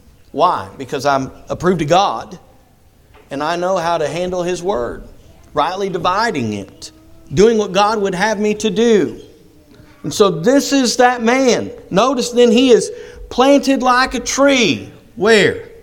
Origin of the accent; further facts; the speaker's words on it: Kansas, United States; You know, growing up in Kansas, the grandson of a wheat farmer, we got to see behind the combine as you're harvesting wheat